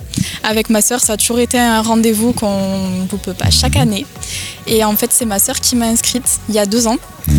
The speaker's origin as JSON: {"language": "French", "region": "Occitanie", "country": "France", "said": "Alors moi, je viens de Haute-Garonne."}